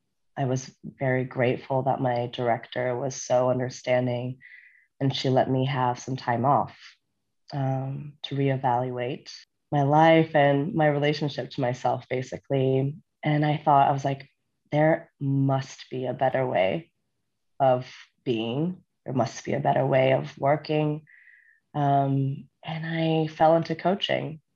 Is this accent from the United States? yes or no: yes; United States; now in Gothenburg, Sweden; I am from the States, but currently have a Swedish passport, though I speak no Swedish whatsoever.